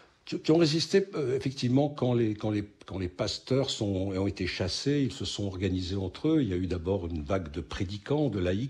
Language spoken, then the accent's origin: French; Alès, Occitanie, France; born there; je suis né à Alès. Ma famille est partagée entre la famille du côté paternel de la Lozère du Nord, ce qu'on appelait le Gévaudan avant, oui. et le côté maternel, la Lozère du Sud